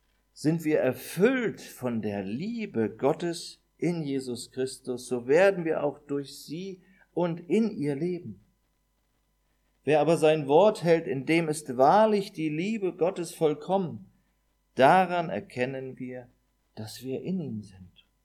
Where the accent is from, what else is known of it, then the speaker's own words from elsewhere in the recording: East Germany, Germany; Im damaligen Osten, also ich komme aus der DDR, also in der Schule, beim Sport